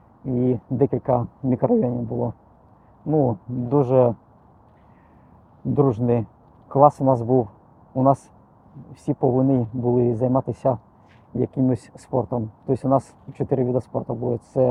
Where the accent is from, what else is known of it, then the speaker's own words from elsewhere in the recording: Pripyat, Kyiv Oblast, Ukraine; Виріс я в Прип'яті і свій спортивний шлях починав теж там.